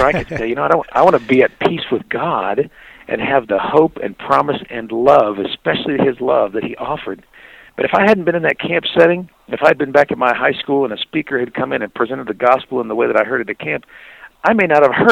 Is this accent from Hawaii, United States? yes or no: no; Washington, United States; Actually, I was raised in Washington State, and so there were transportation costs to get across the state and on a ferry boat